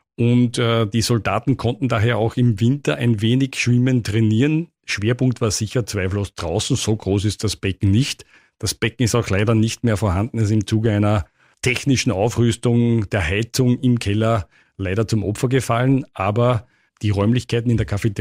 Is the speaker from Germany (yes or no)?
no; Eisenstadt, Burgenland, Austria; obwohl ich 6,5 Jahre im Ausland war und doch 15 Jahre weg von Eisenstadt in einer anderen Garnison. Aber das ist natürlich meine Heimatstadt